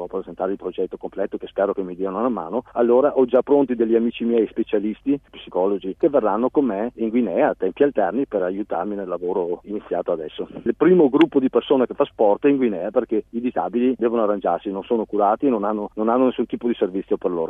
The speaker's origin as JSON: {"language": "Italian", "town": "Noventa Vicentina", "region": "Veneto", "country": "Italy", "tie": "born or raised there", "said": "Noventa Vicentina, che è il mio paese"}